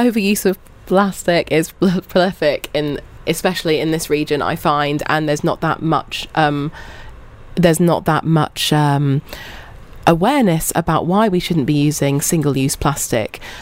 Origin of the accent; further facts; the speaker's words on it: London, United Kingdom; also born or lived in California; now in Dubai, United Arab Emirates; I used to live in California, and I'm from London